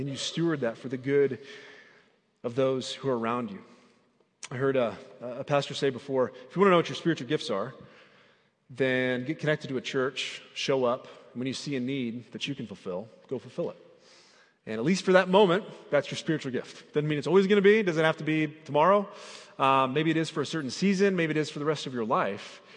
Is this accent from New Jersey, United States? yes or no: no; Indiana, United States; And growing up in Indiana, the Hoosier State, you know, lots of basketball going on.